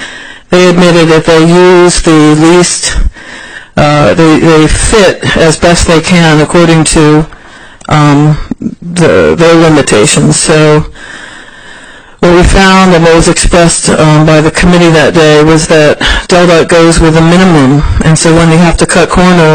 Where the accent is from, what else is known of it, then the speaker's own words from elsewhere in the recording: Newark, United States; I'm from Newark